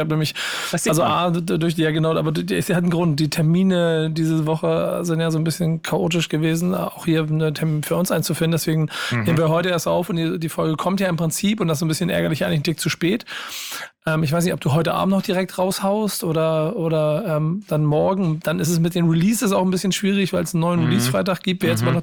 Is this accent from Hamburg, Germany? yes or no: yes; Hamburg, Germany; ich komme aus Hamburg.